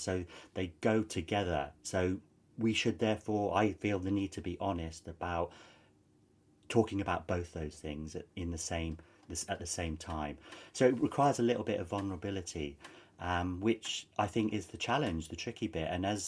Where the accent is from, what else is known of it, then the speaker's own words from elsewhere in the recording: England, United Kingdom; I'm not really sure. I'm English, you know, really confused.